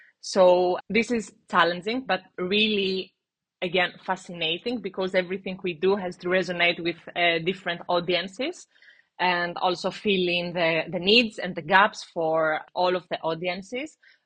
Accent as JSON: {"language": "English", "country": "Greece", "second_language": "English", "moved": "yes", "lives_now": "Berlin, Delaware, United States", "said": "I'm coming from Greece, and the last 5 years I live in Berlin"}